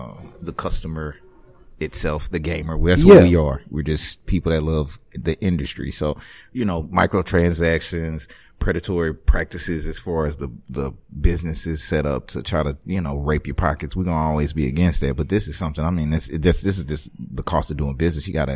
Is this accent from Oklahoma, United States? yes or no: no; Louisiana, United States; born there; I was born in South Louisiana.